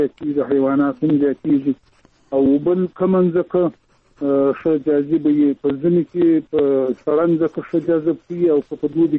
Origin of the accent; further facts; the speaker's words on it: Shahjoy, Zabul, Afghanistan; زه په خیم د زابل ولایت شاجي دی.